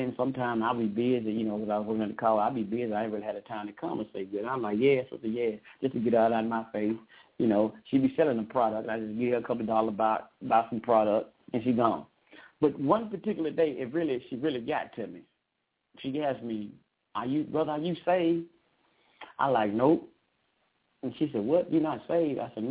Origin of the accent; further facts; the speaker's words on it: the South, United States; Y'all, I'm from the South. I'm getting kind of country with it.